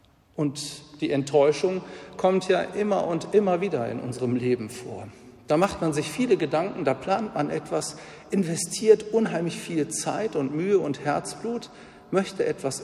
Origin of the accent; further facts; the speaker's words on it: Tönnisheide, North Rhine-Westphalia, Germany; ich komme ja aus Tönnesheide, aus der Nähe von Neviges, und wir waren sehr Wuppertal orientiert